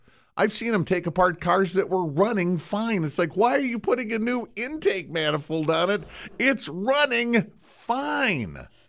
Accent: Racine, Wisconsin, United States; Saw a million of them because they made them in Kenosha. We grew up in Racine, so Gremlins were everywhere.

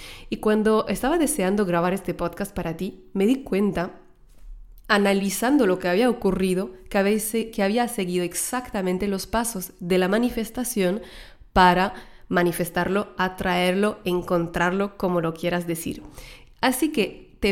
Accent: France; Yo soy de Francia, si no lo sabes aún.

